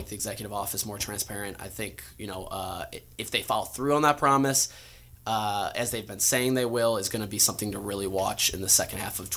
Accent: Saugatuck, Michigan, United States; as I mentioned, I'm from Saugatuck, which is a tourist town on the beach, and I go back there often

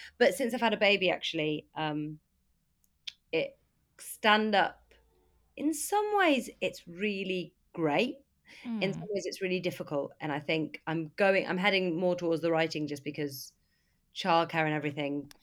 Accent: Aberystwyth, Wales, United Kingdom; moved away as an adult; So I was raised in Aberystwyth. My parents are farmers. I went away to drama school when I was 19, went up to London.

